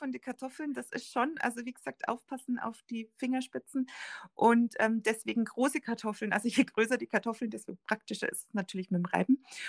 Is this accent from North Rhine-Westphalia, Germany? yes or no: no; Rosenheim, Bavaria, Germany; now in Waging am See, Germany; Nein, ich bin keine Münchnerin. Also zur Not bin ich noch Rosenheimerin und jetzt bin ich Waggingerin.